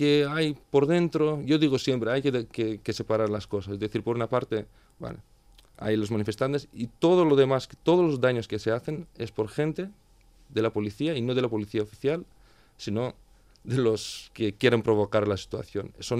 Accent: Greece; Spanish is a second language; en el grupo yo soy el único griego

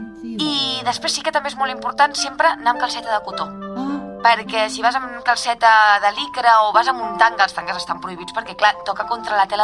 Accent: Cardedeu, Catalonia, Spain; Sí, que sóc de Cardedeu i de tota la vida més, eh?

